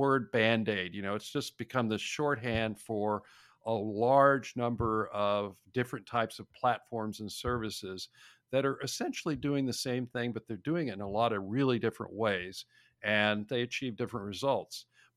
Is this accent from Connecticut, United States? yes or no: no; Texas, United States; born there; I was born in Texas, which has forever shaped my inability to handle cold weather. But I've kind of lived all over the country. I lived in Seattle for a while